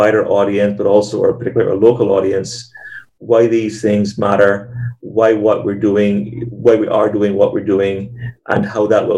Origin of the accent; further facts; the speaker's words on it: Cayman Islands; So I grew up fishing here in Cayman, and that was what introduced me, and then snorkeling, and then getting into scuba diving